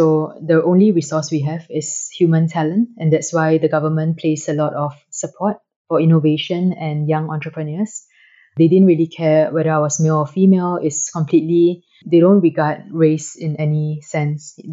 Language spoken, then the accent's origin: English; Singapore; as a Singaporean, we are all foodies.